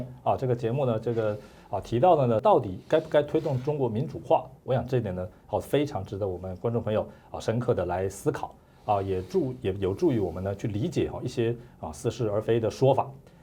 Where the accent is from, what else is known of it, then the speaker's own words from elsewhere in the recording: Taiwan; 因为我个人在台湾长大